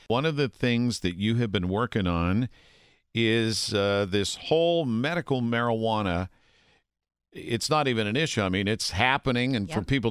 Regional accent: Pittsburgh, Pennsylvania, United States; This is, now, growing up in Pittsburgh, I think the only Mexican restaurant that I was aware of was on the old East Street before they put in the superhighway.

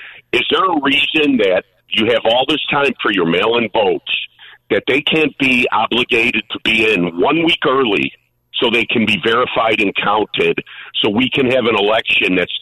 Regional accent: Chicago, Illinois, United States; I grew up in Mount Greenwood. He's talking about the houses are worth five times as much in Mount Greenwood as they were when I lived there.

